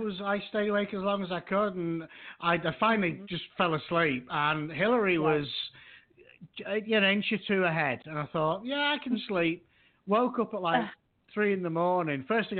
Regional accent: India; And I'm known everywhere as Indian.

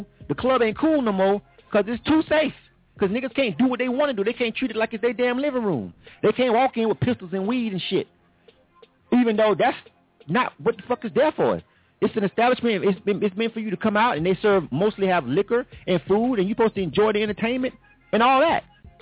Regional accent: Panama City, Florida, United States; I'm from Panama City, Florida, right? Shouts out to the Bay. Shouts out to the 850.

